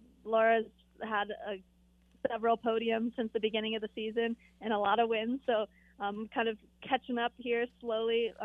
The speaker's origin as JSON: {"language": "English", "region": "Michigan", "country": "United States", "tie": "born or raised there", "said": "I grew up in Michigan. My parents … because it was their favorite season in northern Michigan."}